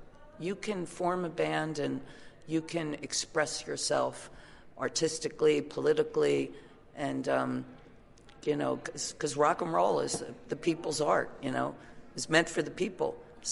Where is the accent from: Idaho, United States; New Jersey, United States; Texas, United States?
New Jersey, United States; also born or lived in New York; I'm not from New York. I was from a rural town in South Jersey. I came to New York. I flourished in New York and started my band there and CBGBs